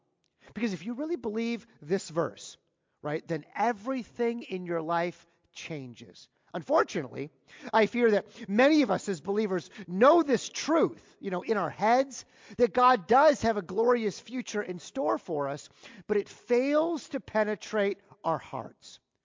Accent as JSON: {"language": "English", "country": "United States", "said": "And as an American who was clearly an expert on the topic of free refills"}